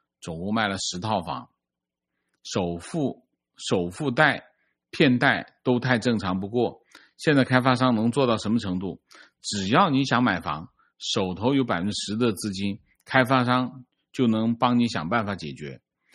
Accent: Taiwan; 这让我们台湾人忍不住觉得可笑

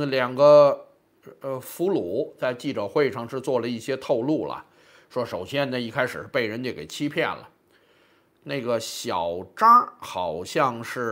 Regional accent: China; 按照我们中国人这个机灵劲儿啊

